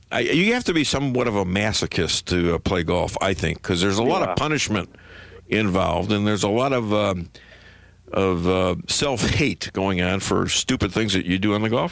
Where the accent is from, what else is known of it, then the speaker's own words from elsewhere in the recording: Chicago, Illinois, United States; Oh, okay. Well, you know, I'm from Chicago.